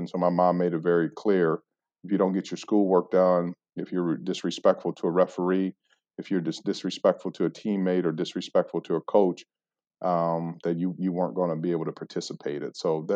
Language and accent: English; Phoenix, Arizona, United States; So I grew up in Phoenix.